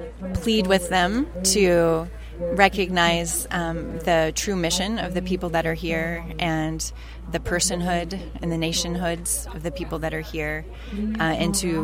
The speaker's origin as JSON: {"language": "English", "region": "the South", "country": "United States", "said": "I'm from the South originally, and so I think a lot about the slavery"}